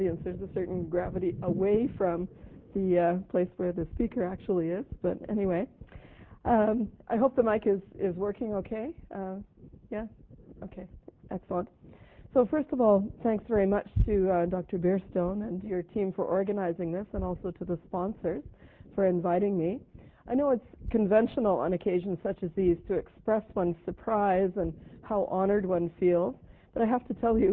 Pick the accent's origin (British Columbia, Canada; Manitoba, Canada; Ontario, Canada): Ontario, Canada; Ottawa; born there; I was born in Ottawa, not in itself a noteworthy fact, but my parents were both scientists who had come to Canada in the early 50s from Britain